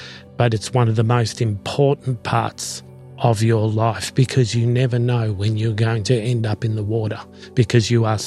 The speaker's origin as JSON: {"language": "English", "country": "Australia", "tie": "born or raised there", "said": "I grew up in Australia, and my parents were from the generation post-World War II arrivals."}